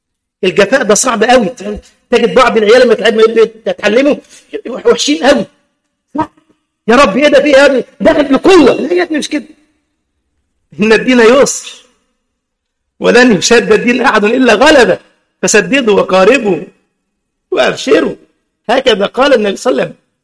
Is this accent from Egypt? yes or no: yes; Egypt; ما شفتوش الزنقه عندنا في مصر في المترو دلوقتي يعني